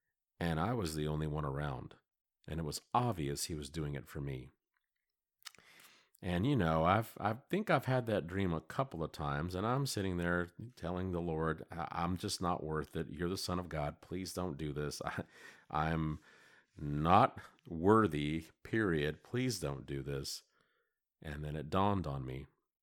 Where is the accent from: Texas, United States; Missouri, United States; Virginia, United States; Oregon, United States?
Texas, United States; Well, I'm from the Central Texas area, born and raised